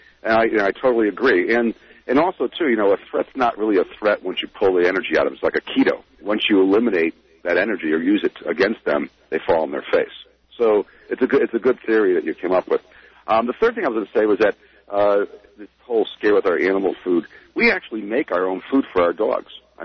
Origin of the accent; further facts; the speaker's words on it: Connecticut, United States; I'm from Connecticut, and it just kind of irritates me that the guy just is a Republican